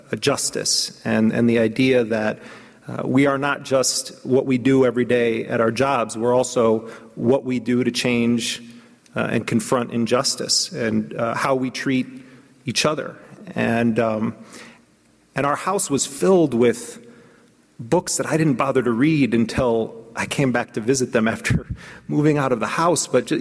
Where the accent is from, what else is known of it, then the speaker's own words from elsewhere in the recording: Milwaukee, Wisconsin, United States; I grew up in Milwaukee, Wisconsin. Both my parents are nurses.